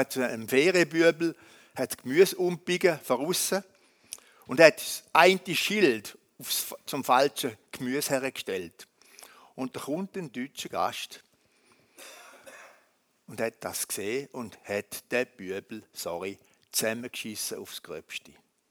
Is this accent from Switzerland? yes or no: yes; Switzerland; Wie sind wir Schweizer orientierungslos, was anbelangt?